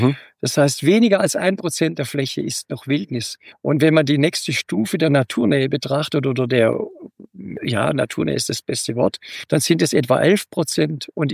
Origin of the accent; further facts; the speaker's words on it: Herrenberg, Baden-Württemberg, Germany; Das ist meine Heimat, Mittlerneckarraum, südlich von Stuttgart bin ich groß geworden, habe einen wunderbaren großen Wald, Schönbuch. Die Stadt heißt Herrenberg.